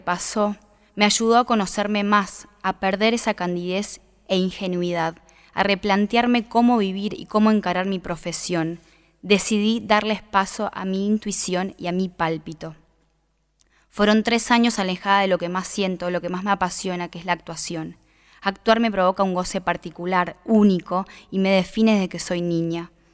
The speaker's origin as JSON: {"language": "Spanish", "town": "Recreo", "region": "Catamarca", "country": "Argentina", "tie": "born or raised there", "said": "yo vengo de un pueblo de Recreo, Catamarca, donde yo, toda la familia, siempre fuimos como muy, todos muy cercanos con el pueblo."}